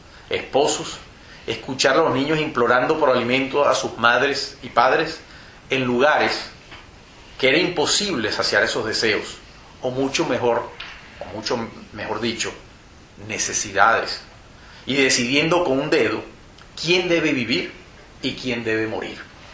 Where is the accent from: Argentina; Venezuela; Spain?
Venezuela; de niño, yo no lograba entender cómo la familia de mis amigos en Venezuela, mi tierra natal